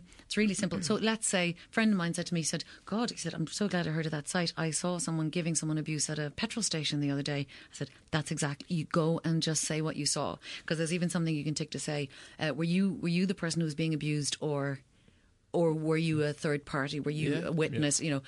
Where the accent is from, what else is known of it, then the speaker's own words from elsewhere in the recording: Kinsale, Munster, Ireland; He got racist abuse on the street in my hometown, but it's not about the town. It's Kinsale in County Cork.